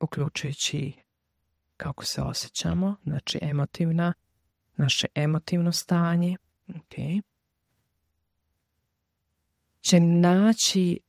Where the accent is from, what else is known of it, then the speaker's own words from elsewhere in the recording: Croatia; ja sam Srpkinja iz Hrvatske